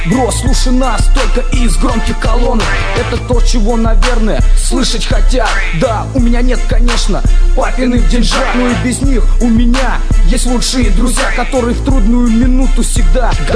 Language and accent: Russian; Russia; born there; И я рад, что я родился в России.